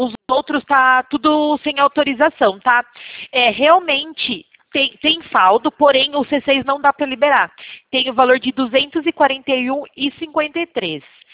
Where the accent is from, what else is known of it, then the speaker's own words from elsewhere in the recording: São Paulo, Brazil; eu sou do Estado de São Paulo